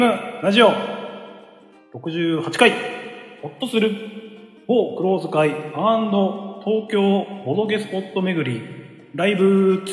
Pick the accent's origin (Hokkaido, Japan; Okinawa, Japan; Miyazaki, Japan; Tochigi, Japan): Tochigi, Japan; Ashikaga; 今度こそ我々の地元の栃木県足利市で行われます。